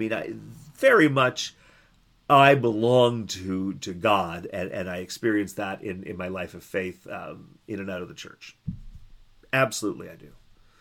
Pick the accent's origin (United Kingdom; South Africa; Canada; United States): Canada; I'm a Canadian, born in Canada. I think my family's been here for 7 generations, maybe 8. Been here a long time. But I certainly have roots in Ireland and in Scotland